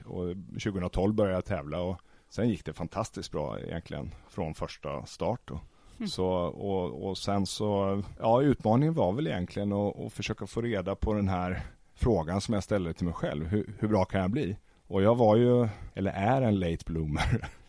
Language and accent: Swedish; Västervik, Kalmar County, Sweden; moved away as an adult; now in Stockholm, Sweden; Jag kommer från Småland, Västervik från början.